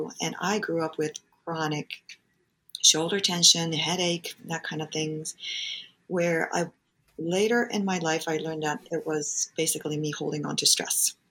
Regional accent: Japan; moved away; We grew up in Japan. I grew up in a three-generation household.

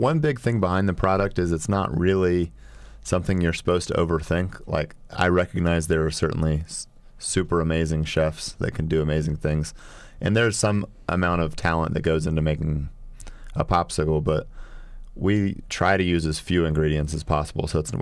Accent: Snellville, Georgia, United States; also born or lived in Minnesota; I was born in Minnesota, but I grew up in Snellville. I went to Shiloh High School and then went to the University of Georgia after that.

